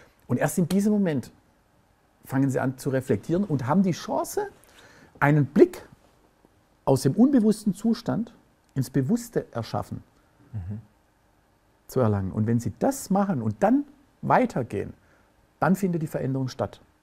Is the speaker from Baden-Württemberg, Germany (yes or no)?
yes; Baden-Württemberg, Germany; Ich komme aus dem Land von Porsche und Daimler-Benz und all diese Geschichten, Automobilhersteller.